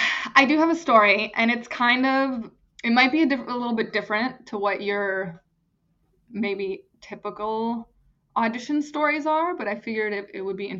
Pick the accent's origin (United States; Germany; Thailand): Germany; English is a second language; Hello, casting directors, I'm German, you know?